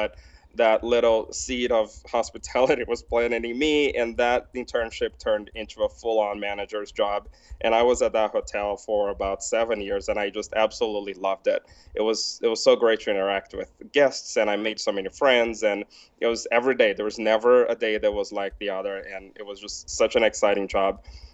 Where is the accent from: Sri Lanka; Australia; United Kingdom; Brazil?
Brazil; English is a second language; moved away as an adult; now in Billings, United States; I'm from Brazil. I moved to Montana in 2008 when I got a full ride scholarship to go to Rocky Mountain College in Billings. And I moved from Brazil